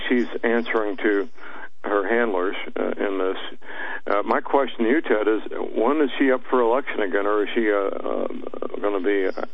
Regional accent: St. Louis, Missouri, United States; I live in my hometown, St. Louis, and that's where Boeing is, and you can't live in St. Louis and not know people associated with Boeing aircraft.

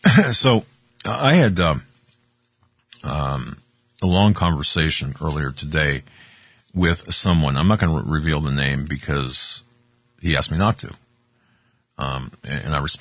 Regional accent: Erie, Pennsylvania, United States; A good friend of mine, Pat Campbell from Erie, from my hometown in Erie, then to Steubenville, and then to KFAQ out of Orlando

